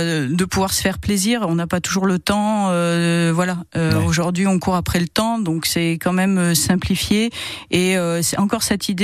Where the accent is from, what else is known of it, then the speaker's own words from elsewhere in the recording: Avignon, Provence-Alpes-Côte d'Azur, France; Je suis originaire d'Avignon. J'ai vécu jusqu'à peu de temps, une dizaine d'années que j'ai déménagé sur Veudaine.